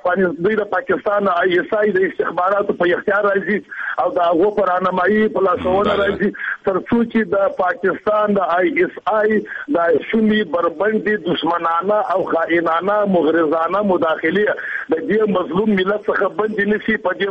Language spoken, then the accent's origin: Pashto; Kandahar, Afghanistan; چې زه خپل د کندهار یم